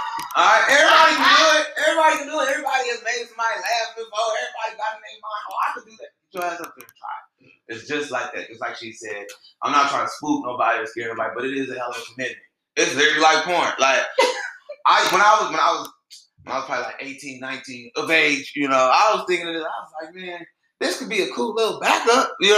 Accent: California, United States; it was just pretty much the same things you always hear about Southern Cali growing up.

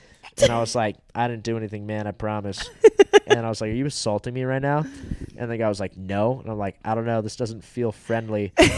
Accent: California, United States; I'm from Orange County

